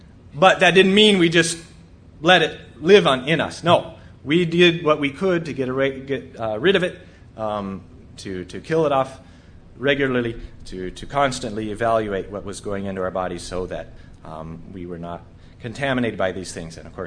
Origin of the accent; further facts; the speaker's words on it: Brazil; I grew up in Brazil, a tropical country. Amazing fruits and vegetables there, fresh every day.